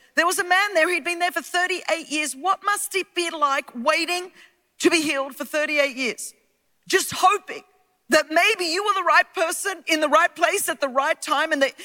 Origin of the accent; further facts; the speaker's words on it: Australia; accent: Australian; I hope that you can really vibe with my accent. We did have someone from the motherland leading worship today. So there was the British accent, but this is how the accent got refined when they sent the convicts to Australia.